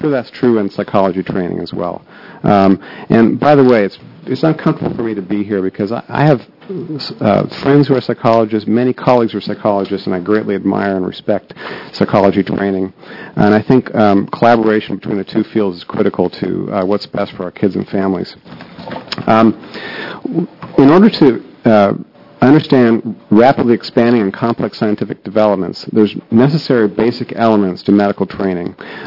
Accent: Oregon, United States; I grew up here in Oregon. I practiced medicine for the last 22 years in our state

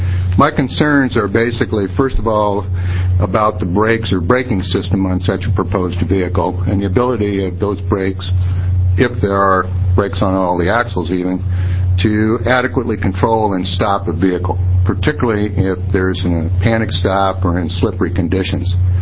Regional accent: United States; I'm from Lincoln County, and those of you that have driven our coastal county roads and our state highways know

